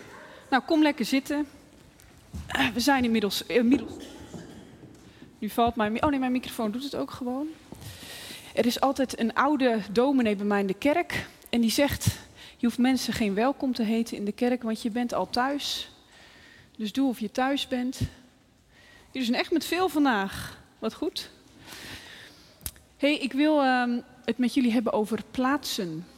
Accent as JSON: {"language": "Dutch", "town": "Papendrecht", "region": "South Holland", "country": "Netherlands", "lives_now": "Zwolle, Netherlands", "said": "Nee, ik woon in Zwolle. Dat is een heel eindje verder. Maar ik kom wel uit Papendrecht."}